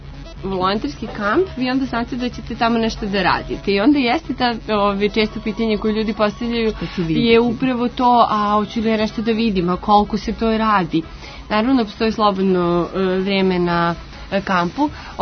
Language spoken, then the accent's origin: Serbian; Serbia